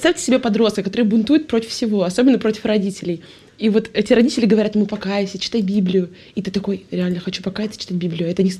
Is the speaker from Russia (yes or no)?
yes; Saint Petersburg, Russia; Да, очень странно, но я из Питера. Большинство в Питере не из Питера, но как-то так сложилось, что я из Питера. Вот, значит, я родилась в семье верующих родителей, в семье баптистов.